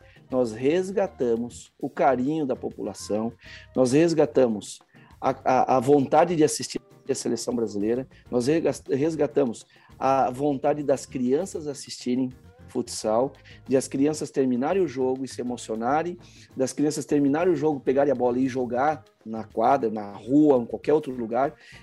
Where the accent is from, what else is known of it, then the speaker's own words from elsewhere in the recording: Brazil; ela que dá a possibilidade para nós, inclusive lá fora, falar que somos brasileiros